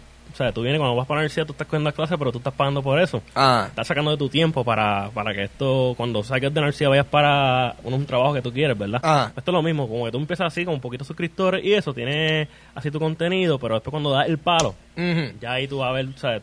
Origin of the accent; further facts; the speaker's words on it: Puerto Rico; los puertorriqueños somos boricua.